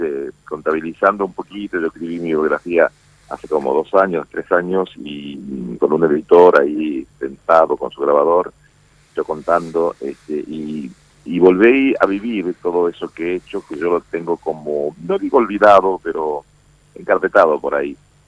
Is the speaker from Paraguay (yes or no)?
yes; San Bernardino, Cordillera, Paraguay; born there; es el lugar de mi tierra. Yo nací en San Bernardino, allá en a orillas del lago Ipacaraí.